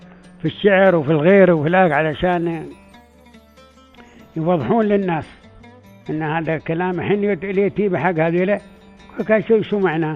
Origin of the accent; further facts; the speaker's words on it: Dubai, United Arab Emirates; خصوصا بلهجتنا المحلية